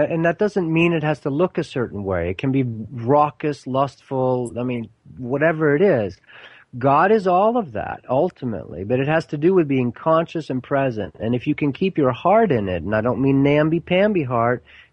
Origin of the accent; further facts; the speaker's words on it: Sweden; Growing up in Sweden, too, it's like, sex is fine.